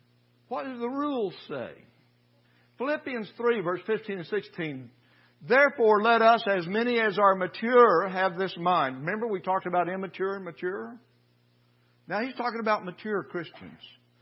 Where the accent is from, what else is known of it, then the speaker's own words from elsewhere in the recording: Oklahoma, United States; And I grew up in Oklahoma. And in Oklahoma, all the boys in school, well, you either played football or you took home ec.